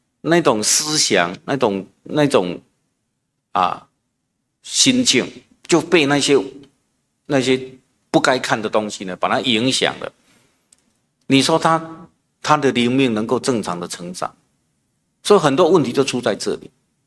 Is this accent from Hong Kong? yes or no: no; Taiwan; 我们台湾话有一句话说放惊飞啊，蛋惊死啊